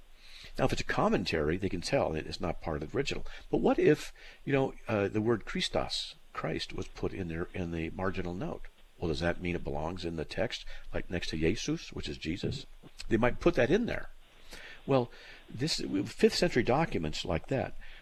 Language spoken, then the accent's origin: English; California, United States; And so, you know, I grew up basically in Southern California, and you didn't do that.